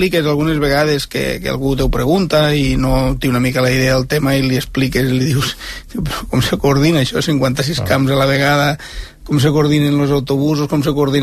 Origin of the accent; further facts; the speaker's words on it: Catalonia, Spain; sóc de les Terres de l'Ebre